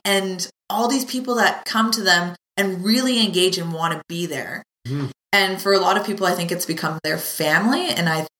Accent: Penticton, British Columbia, Canada; also born or lived in Lake Country / Kelowna; because I moved around from Penticton to Lake Country to Kelowna, and then again, I never really had a childhood, you know, group of friends or a pod of friends that you could cling to.

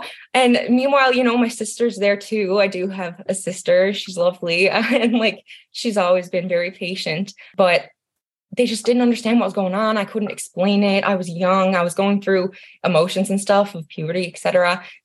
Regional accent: Newfoundland and Labrador, Canada; Yeah, so I'm 27 and I'm from Newfoundland in Canada. Obviously, we're an island and our population is probably just under 525,000.

